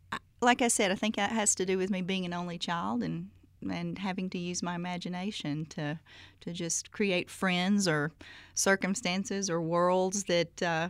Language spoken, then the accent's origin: English; Alabama, United States; I was born in Birmingham, but I grew up about not even in a small town. My town was about north of Birmingham, but I actually lived 20 minutes.